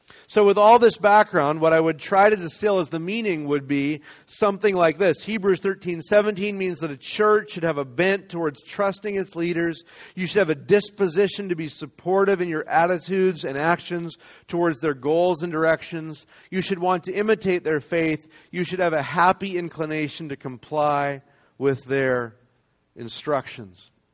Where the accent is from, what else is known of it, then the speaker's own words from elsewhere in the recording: Canada; I'm from Canada, so I get to say this every now and then.